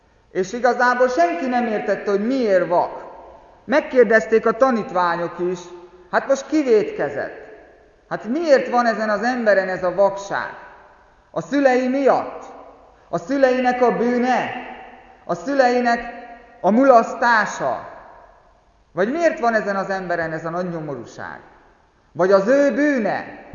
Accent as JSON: {"language": "Hungarian", "country": "Hungary", "said": "mi pogányok vagyunk, mi a nemzetekből valók vagyunk, magyarok vagyunk"}